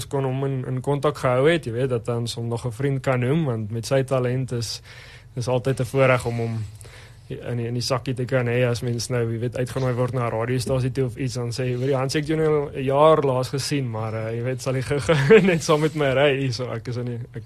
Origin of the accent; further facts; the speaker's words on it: Krugersdorp, Gauteng, South Africa; so ons is van Kreersdorp en ons het daar so op die stadium 3 koffiewinkels wat ons doen